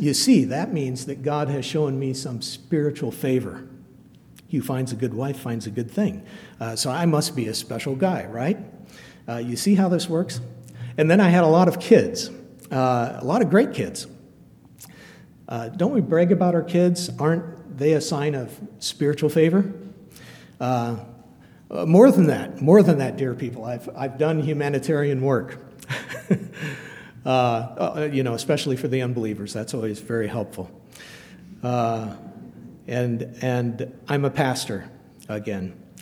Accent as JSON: {"language": "English", "region": "Iowa", "country": "United States", "said": "I'm from Iowa. The heartland of America."}